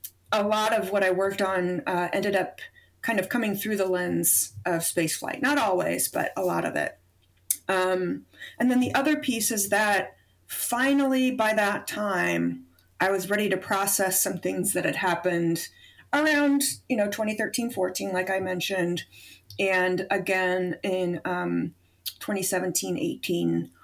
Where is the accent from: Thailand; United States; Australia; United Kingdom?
United States; St. Louis, Missouri; Even though I grew up in St. Louis, which also has a history with aerospace, there was a lot I didn't know.